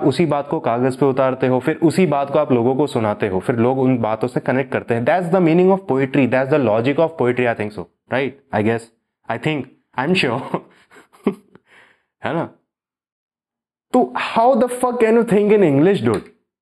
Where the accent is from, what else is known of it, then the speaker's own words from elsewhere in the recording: India; first language Hindi; मैं बचपन से इंडिया में रहा हूँ, मेरी मदर टंग हिंदी है, मैं सबसे हिंदी में बात करता हूँ